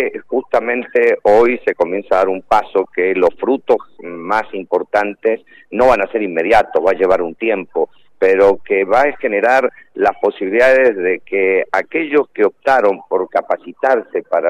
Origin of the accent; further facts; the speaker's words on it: Mendoza, Argentina; Si nosotros como mendocinos no entendemos que el recurso más crítico que tiene Mendoza es el agua, y somos mendocinos bien nacidos